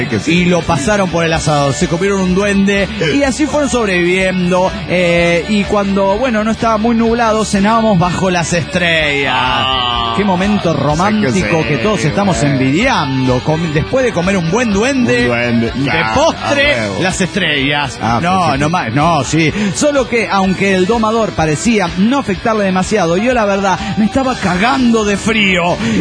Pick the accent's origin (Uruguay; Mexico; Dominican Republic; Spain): Mexico; now in Dublin, Ireland; viajar a mi tierra querida